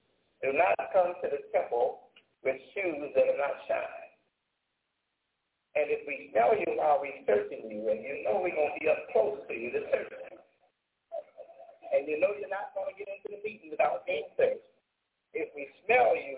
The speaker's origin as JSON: {"language": "English", "town": "Detroit", "region": "Michigan", "country": "United States", "tie": "born or raised there", "said": "So, yes, I was born in Detroit, and Detroit is my home."}